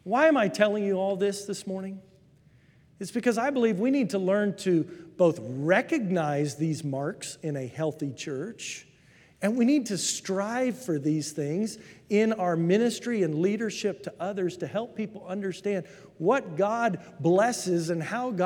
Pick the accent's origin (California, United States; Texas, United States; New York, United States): Texas, United States; I'm from Texas. I'm native. I know there's a few fellow Texans in here today.